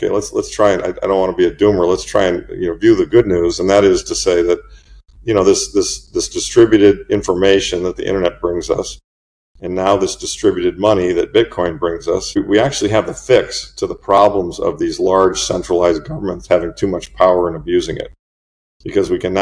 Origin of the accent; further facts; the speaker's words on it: United States; I write from an American perspective because I'm an American